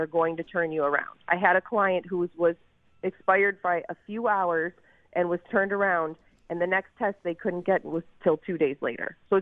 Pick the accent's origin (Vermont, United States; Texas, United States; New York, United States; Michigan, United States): New York, United States; Buffalo; now in Canada; I grew up in Buffalo. I'm a Buffalonian girl, and I married a Canadian.